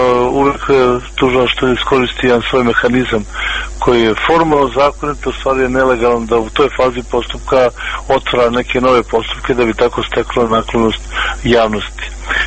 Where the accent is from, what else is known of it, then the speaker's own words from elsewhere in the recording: Montenegro; iako sam advokat iz Beograda, ja sam Crnogorac